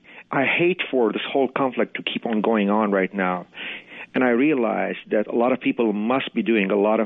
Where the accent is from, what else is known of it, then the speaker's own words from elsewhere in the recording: Lebanon; now in United States; I grew up in Lebanon, and I've always suffered continuously until I came into this country in the mid-70s